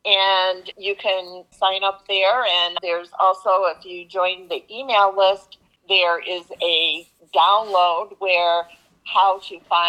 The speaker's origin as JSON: {"language": "English", "town": "Holt", "region": "Michigan", "country": "United States", "tie": "born or raised there", "said": "Yes, I have lived in Lansing my entire life. I grew up in Holt, went to Holt High School"}